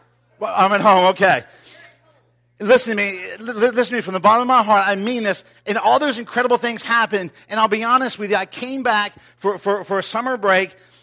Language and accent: English; Ocean City, United States; I grew up in Ocean City. Anybody know about Ocean City? Great place to grow up